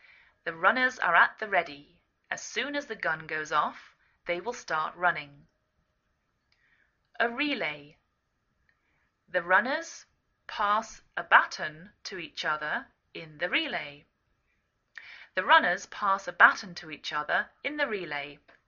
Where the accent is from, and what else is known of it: England, United Kingdom; now in United States